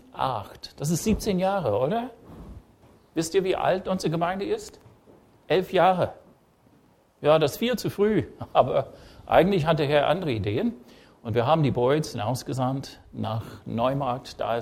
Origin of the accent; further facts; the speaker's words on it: United States; German is a second language; mein Akzent habe ich niemals aus der Welt getilgt, okay? Ist da halt und ab und zu ein bisschen USA-Satzbau, okay?